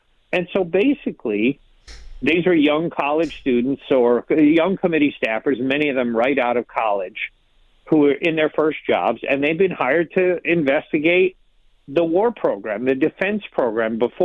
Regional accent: Detroit, Michigan, United States; now in Washington, D.C., United States; I live in Washington, D.C. now, but I grew up in Detroit. My father was an auto worker

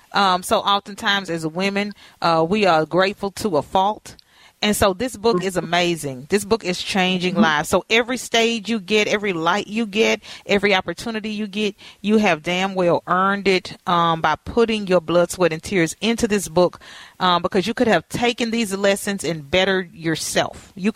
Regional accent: Louisiana, United States

